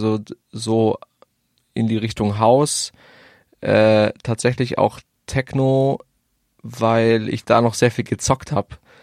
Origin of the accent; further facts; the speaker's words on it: Isny im Allgäu, Baden-Württemberg, Germany; born there; Ganz genau in Isny im Allgäu. Genau, das ist so, glaube ich, eine halbe Stunde vom Bodensee entfernt. Neben Ravensburg, zwischen Kempten und Ravensburg, kann man eigentlich sagen.